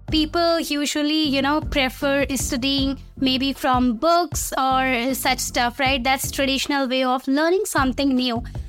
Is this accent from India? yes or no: yes; India; I'm from India.